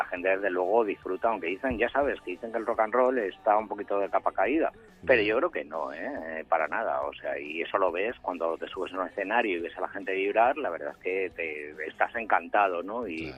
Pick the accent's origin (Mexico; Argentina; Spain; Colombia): Spain; Madrid, Community of Madrid; yo nací en Madrid, he vivido toda mi vida en Madrid